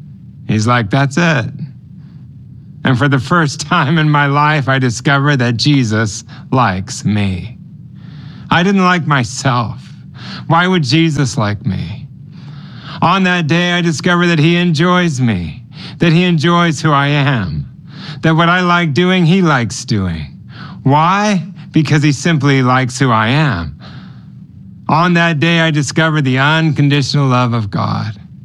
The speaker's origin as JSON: {"language": "English", "town": "Los Angeles", "region": "California", "country": "United States", "tie": "born or raised there", "said": "I grew up in Los Angeles, and my parents were from Europe. My dad was Swiss, mother was Swedish, and they actually met in Los Angeles"}